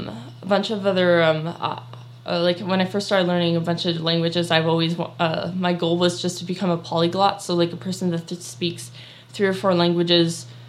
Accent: Oliver, British Columbia, Canada; I'm 15 years old and I'm from Oliver, and I've been living in the Okanagan for my whole life. And our family language is English

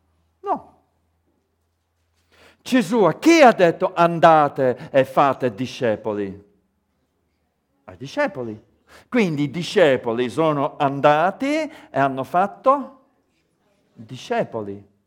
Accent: Calabria, Italy; Noi siamo calabresi in questo modo, senza pensarci, nati qua, cresciuti qua e alla fine eccoci qua.

